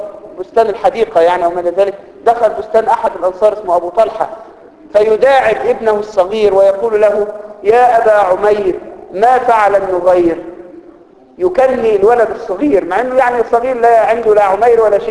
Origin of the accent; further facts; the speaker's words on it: Egypt; كأنه إحنا عندنا في مصر يقولوا العوة يعني والبعبع